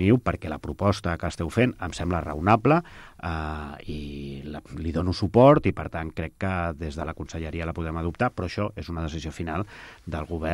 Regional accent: El Prat de Llobregat, Catalonia, Spain; Allà on anem i diem que som del Prat i que el Prat és el nostre lloc al món.

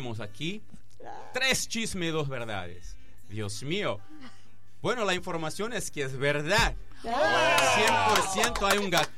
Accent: Brazil; Spanish is a second language; Me acuerdo cuando niño en Brasil

